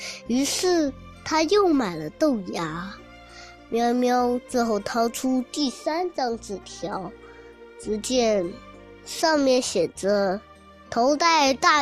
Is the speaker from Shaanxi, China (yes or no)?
no; Shanghai, China; 我来自上海市徐汇区平江路幼儿园中二班。